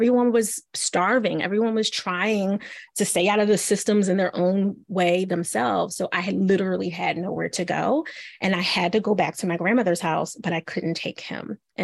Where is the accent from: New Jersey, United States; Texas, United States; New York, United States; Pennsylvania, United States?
Pennsylvania, United States; Philadelphia; I'm from Philly, right?